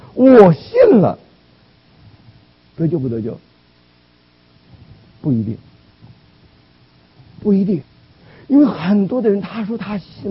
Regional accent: China; 因为我们从大陆来的，对吧？

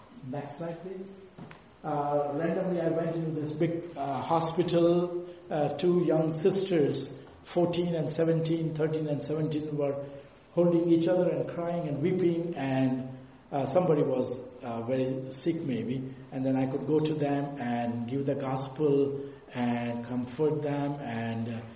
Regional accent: Gujarat, India; We are from Gujarat, India, state Gujarat. So this is the only man we met from our state Gujarat. Our dialect is the same.

